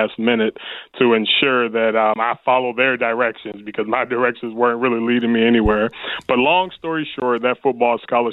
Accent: Detroit, Michigan, United States; Born and raised in Detroit, Michigan. I'm a graduate of Detroit Public Schools.

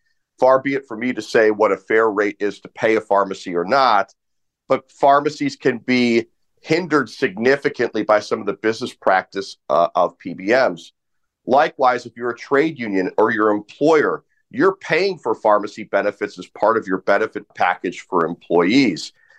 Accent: Ohio, United States; In my home state of Ohio, we found, this is actually how I started doing what I do.

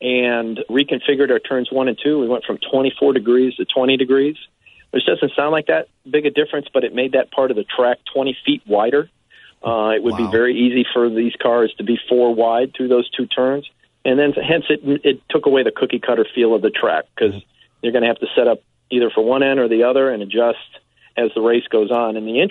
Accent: St. Charles, Illinois, United States; Well, my dad grew up in Logan Square. My mom grew up in Downers Grove, and I am from St. Charles.

